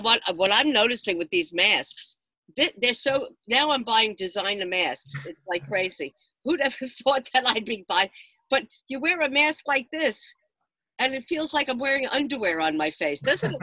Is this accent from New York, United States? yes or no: yes; Coney Island, New York, United States; I've been dying to go because I'm from Coney Island. I was born in Coney Island.